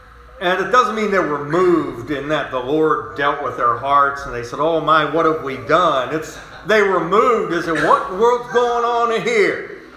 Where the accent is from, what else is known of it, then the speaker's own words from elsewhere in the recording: West Virginia, United States; But I am from West Virginia, and we cook everything down there, you know.